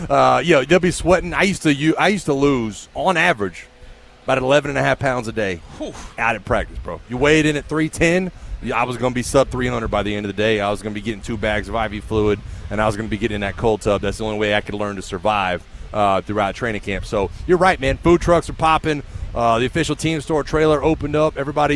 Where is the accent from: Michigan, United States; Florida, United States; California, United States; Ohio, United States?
Florida, United States; now I grew up in Florida and went to school in Alabama, so it's hot in both those places.